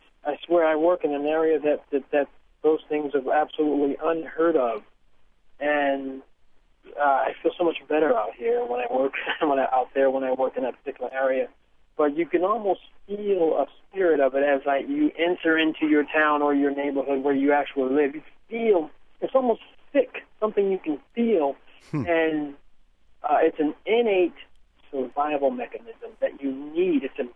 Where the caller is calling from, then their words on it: Oakland, California, United States; I'm calling from Oakland.